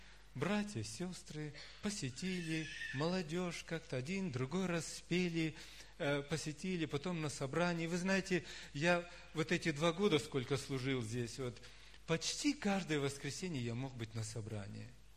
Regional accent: Temirtau, Karaganda Region, Kazakhstan; я родился в Темиртау, и все это время, сколько там, 47 лет уже прожил в Темиртау.

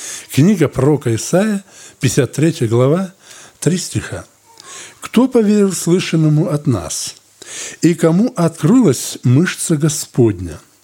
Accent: Blagoveshchenka, Russia; я из Благовещенки. 53 года мне.

